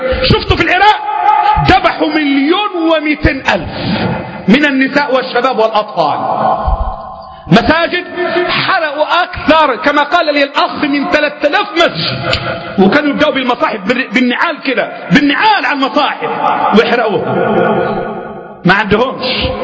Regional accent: Egypt; والفقر عندنا في مصر فظيع

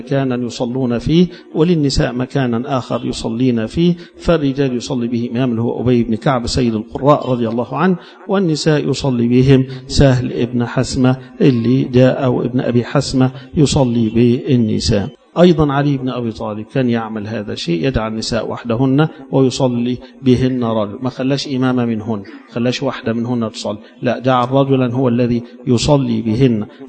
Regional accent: Egypt; وإحنا عادتنا كمصريين أن اللي نشوف في التلفزيون يبقى هو ده العالم الكبير

